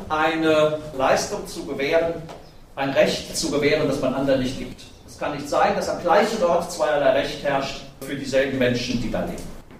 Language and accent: German; Bonn, North Rhine-Westphalia, Germany; Ich komme aus Bonn, in der Nähe von Köln